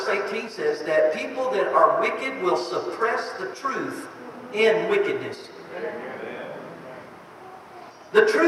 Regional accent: Orlando, Florida, United States; I grew up in Orlando, Florida. I didn't know what a winter really was, a fireplace was.

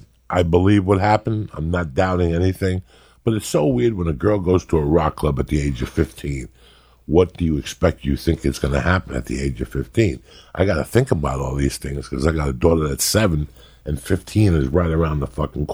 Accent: New Jersey, United States; And I'm like, picnic? I'm from Jersey. I've never had a picnic in my life.

